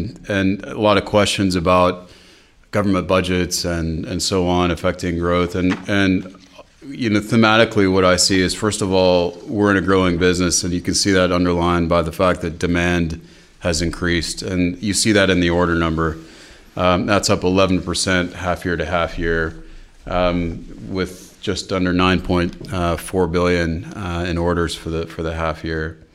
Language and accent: English; Oklahoma, United States; born there; Well, you might have heard from my accent. I'm from America, so I was born in Oklahoma.